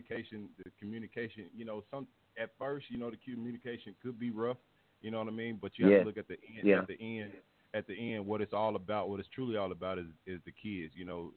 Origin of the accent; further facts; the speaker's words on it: Arkansas, United States; Y'all talking about that food, and y'all talking about the country. I'm from Arkansas, man.